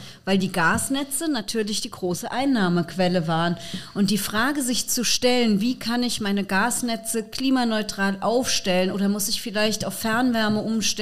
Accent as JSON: {"language": "German", "town": "Mainz", "region": "Rhineland-Palatinate", "country": "Germany", "tie": "born or raised there", "said": "In meiner Heimatstadt Mainz hatten wir schon 2013 angefangen, als ich Umweltdezernentin war."}